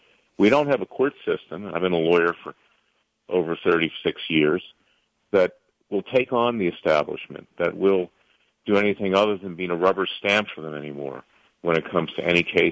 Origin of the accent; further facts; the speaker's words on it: Florida, United States; and I'm from Florida myself, so I understand the community